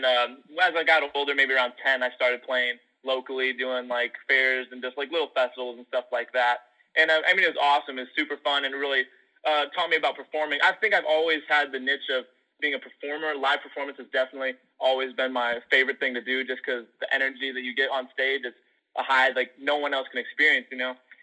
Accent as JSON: {"language": "English", "town": "South Bend", "region": "Indiana", "country": "United States", "said": "So I'm from South Bend, Indiana, and my grandpa has always played in local, like, 90s country cover bands, you know."}